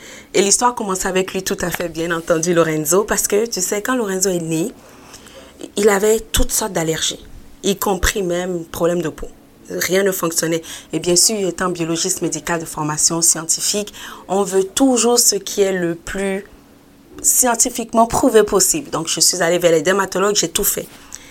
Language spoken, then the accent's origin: French; Gabon; moved away as an adult; also born or lived in Benin; now in Canada; Non, non, je ne suis pas née au Québec, je suis née au Bénin. J'ai grandi au Gabon, en Afrique centrale. Donc, je me dis souvent que je suis une citoyenne du monde. Et j'ai immigré au Québec vers l'âge de 18 ans et demi pour venir faire mon université.